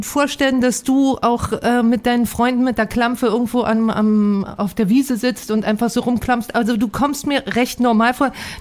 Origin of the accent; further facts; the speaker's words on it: Berlin, Germany; Jetzt sage ich, Icke als Berlinerin